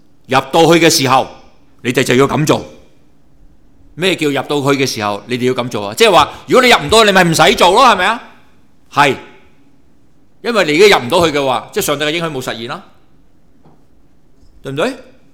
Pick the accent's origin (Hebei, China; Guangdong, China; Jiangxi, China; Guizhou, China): Guangdong, China; 我们广东人这个说话很正的